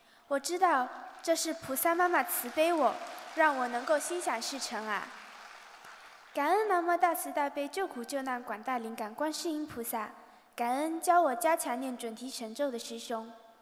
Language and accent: Chinese; Singapore; first language Mandarin; also born or lived in China; 我是一个出生在中国的孩子，所以我的母语自然而然就是华语。自从我7岁来到新加坡之后，才开始学习 A、B、C。